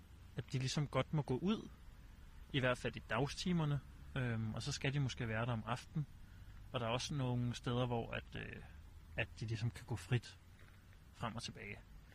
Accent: Roskilde, Zealand, Denmark; Og jeg er vokset op i Roskilde omegnen.

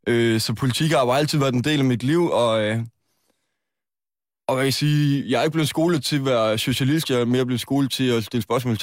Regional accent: Aarhus, Central Denmark Region, Denmark; ja, jeg er fra Aarhus, ja.

